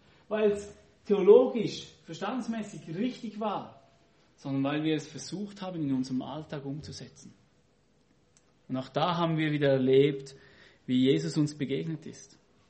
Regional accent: Switzerland; ich bin ja ein Schweizer

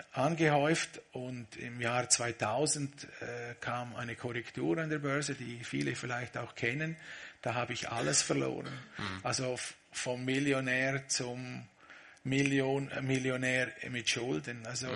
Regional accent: Thusis, Graubünden, Switzerland; also born or lived in United States; Und daher bin ich in den USA eigentlich geboren.

